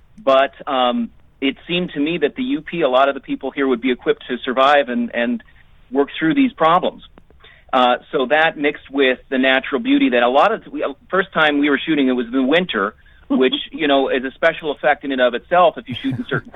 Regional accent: Iron Mountain, Michigan, United States; showcase the area, places that I knew growing up around Iron Mountain.

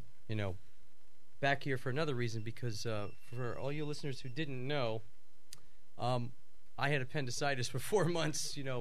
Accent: United States; You know, being an American, they just love American music over there.

